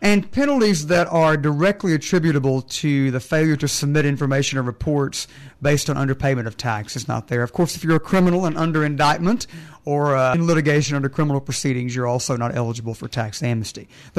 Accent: Monroe, Louisiana, United States; I am from Monroe, Louisiana, northeast

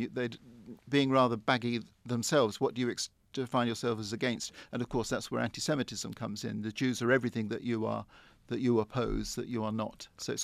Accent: England, United Kingdom; I think the greatest example for me personally, being English by origin, is what's going on with Brexit.

